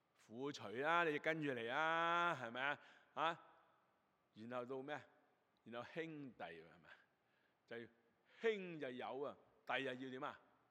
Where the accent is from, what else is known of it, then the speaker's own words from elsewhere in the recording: China; 因為我哋中國人最睇重係咩啊？